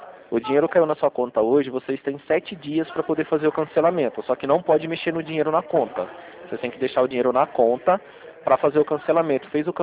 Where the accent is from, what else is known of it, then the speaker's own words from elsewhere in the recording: Rio Claro, São Paulo, Brazil; Eu sou de Rio Claro mesmo.